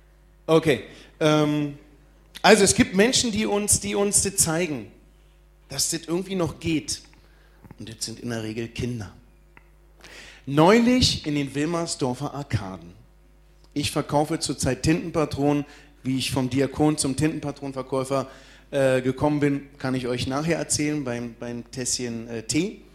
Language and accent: German; Berlin, Germany; erstmal bin ich Berliner, dann kommen meine Eltern aus Bosnien, Kroatien, also noch Südländer, temperamentvoll.